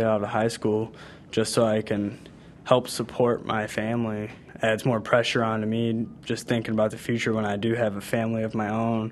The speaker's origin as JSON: {"language": "English", "town": "Elkhart", "region": "Indiana", "country": "United States", "tie": "born or raised there", "said": "I'll always have pride for Elkhart. It's my hometown. It's where I grew up."}